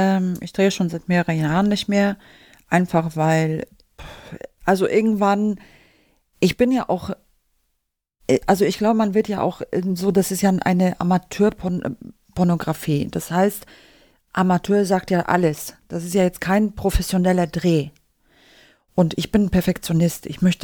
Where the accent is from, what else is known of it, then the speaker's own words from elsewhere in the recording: Northern Germany, Germany; Also ich bin ja aus dem Norden